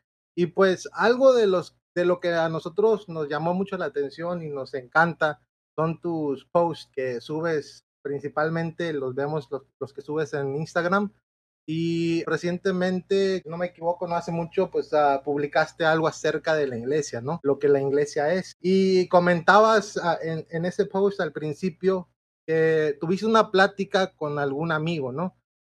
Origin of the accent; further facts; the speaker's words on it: northern Mexico, Mexico; somos adventistas y nosotros somos igual de México del Norte